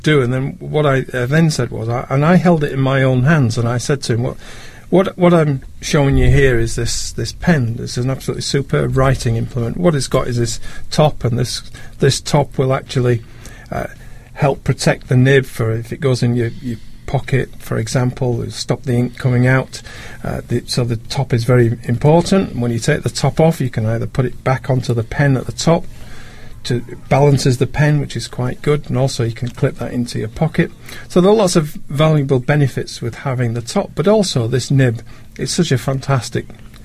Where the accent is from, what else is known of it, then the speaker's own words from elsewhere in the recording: Yorkshire and the Humber, United Kingdom; I'm a Yorkshireman